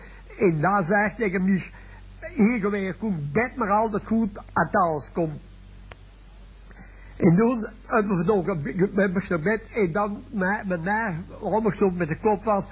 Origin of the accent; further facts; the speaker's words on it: Bilzen, Flanders, Belgium; Ik kom van Bilzen af.